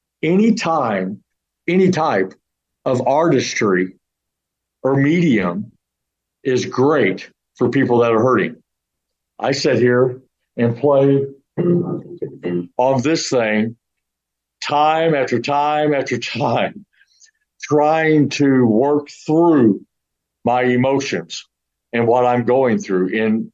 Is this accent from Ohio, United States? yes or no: no; St. Louis, Missouri, United States; now in Houston, United States; Although I'm from the St. Louis area, I'm used to snow.